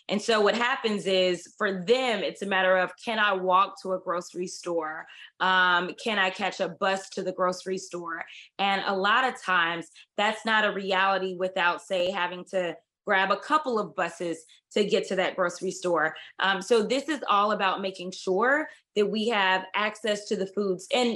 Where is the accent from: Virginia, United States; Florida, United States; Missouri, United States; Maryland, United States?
Missouri, United States; St. Louis; now in Texas, United States; I grew up in St. Louis, Missouri, and it was not on a farm.